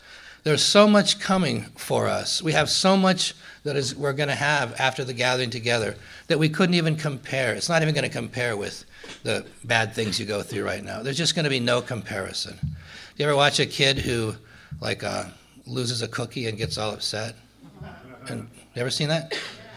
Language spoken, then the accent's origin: English; Montana, United States; I always think about, I'm from Montana, so I'm going back to Montana